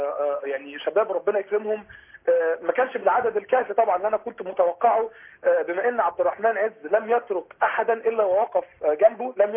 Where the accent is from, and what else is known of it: Egypt